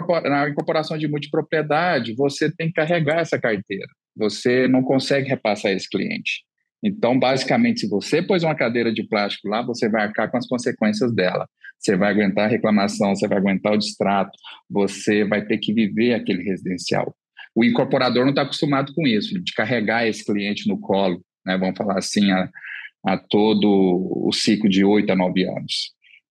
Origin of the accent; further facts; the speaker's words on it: Goiânia, Goiás, Brazil; Eu sou de Goiânia também.